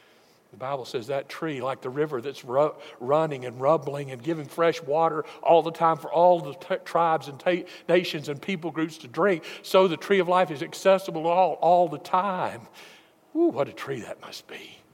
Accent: Alabama, United States; now if you're a botanist, forgive me, I'm from Alabama, so this is my best shot, okay?

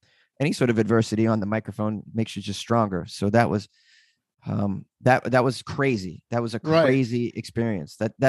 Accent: Boston, Massachusetts, United States; moved away; I'm from Boston. I had just moved from Boston.

